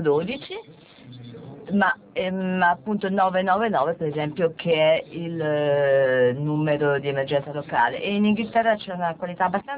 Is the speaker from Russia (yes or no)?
no; Belgium; Però è comunque la capitale del mio paese e anche la capitale dell'Europa.